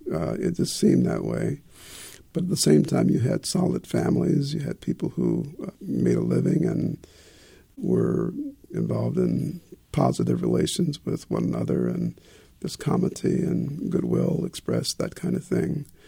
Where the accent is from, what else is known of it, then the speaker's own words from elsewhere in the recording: Mississippi, United States; born there; Well, I was born in the Mississippi Delta during the war. My folks were sharecroppers.